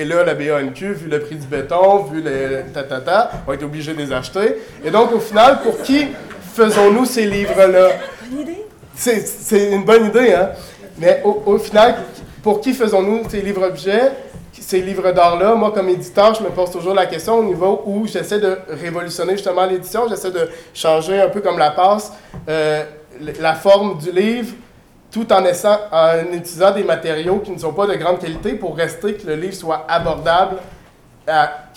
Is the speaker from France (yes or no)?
no; Rimouski, Quebec, Canada; J'ai malheureusement pas pu amener parce que je viens de Rimouski, fait que j'ai pas pu traîner ma bibliothèque avec moi.